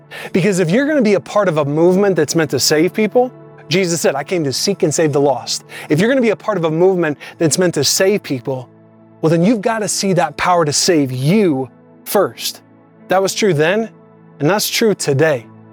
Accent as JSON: {"language": "English", "region": "Indiana", "country": "United States", "tie": "born or raised there", "said": "Growing up in Indiana, you just didn't do that as often. It's just not like Colorado."}